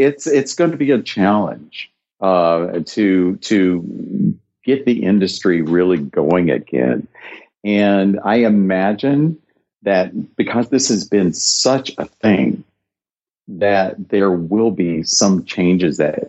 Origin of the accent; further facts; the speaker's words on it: Kentucky, United States; accent: Kentucky; growing up in Kentucky and getting rid of that accent for the purposes of what I do has helped me be able to work with other accents.